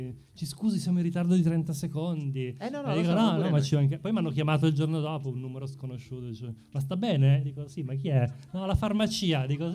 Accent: Lombardy, Italy; Io sono lombardo, appunto.

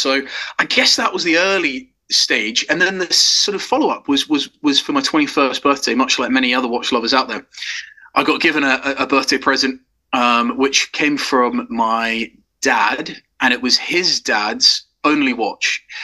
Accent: England, United Kingdom; also born or lived in South Africa; on holiday with my parents who are South African. We moved from South Africa to England when I was young.

